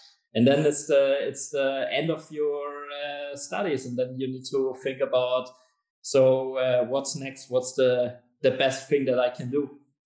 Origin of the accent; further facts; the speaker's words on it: Bavaria, Germany; English is a second language; When I was a kid, I tried in Germany, obviously, and I'm from Bavaria.